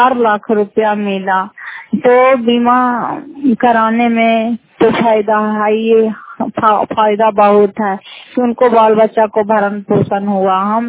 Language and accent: Hindi; Fatehpur, Bihar, India; घर फतेहपुर पंचायत मकरौता जिला नालंदा कराय पसरा ब्लॉक के निवासी हूँ।